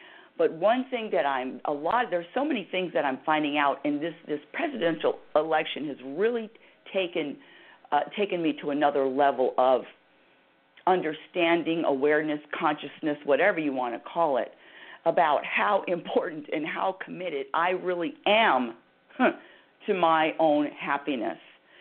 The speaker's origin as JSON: {"language": "English", "country": "United States", "tie": "born or raised there", "said": "I say our country because I'm an American. Well, I live in America, born and raised."}